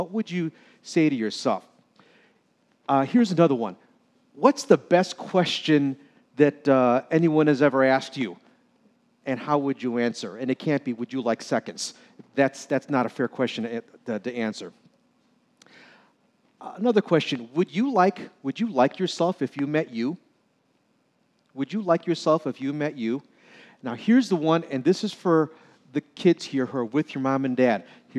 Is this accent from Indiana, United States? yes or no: yes; Indiana, United States; Like this morning, I'm from Indiana, and I'm having my breakfast.